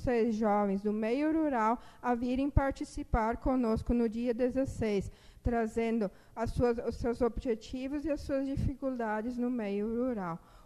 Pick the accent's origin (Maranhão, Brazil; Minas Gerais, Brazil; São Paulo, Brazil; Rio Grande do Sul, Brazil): Rio Grande do Sul, Brazil; Sinimbu; venho do município de Sinimbu.